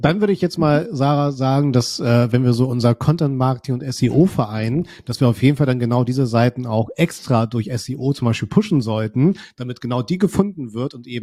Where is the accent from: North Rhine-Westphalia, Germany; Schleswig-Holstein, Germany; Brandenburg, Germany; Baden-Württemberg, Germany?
Schleswig-Holstein, Germany; Kiel; ich komme ja aus Kiel